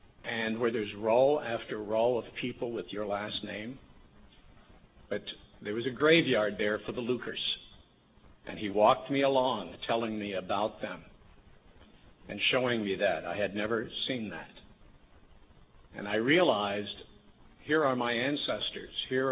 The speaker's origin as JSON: {"language": "English", "town": "Plymouth", "region": "Michigan", "country": "United States", "tie": "born or raised there", "said": "And so I grew up in Plymouth, Michigan, a little town near 25 miles from Detroit. But my roots are in Tennessee."}